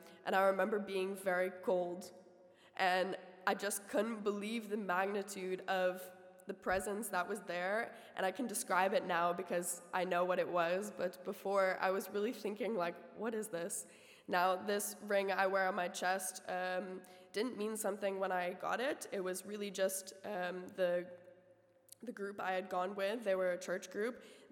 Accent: United States; moved away as an adult; now in Netherlands; So I grew up in America for 18 years, and I didn't know God. My family wasn't full of faith or religious or anything. And then I came to Holland.

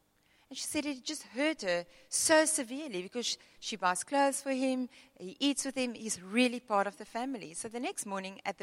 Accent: Western Cape, South Africa; I grew up in the Kobokerveld on a fruit farm.

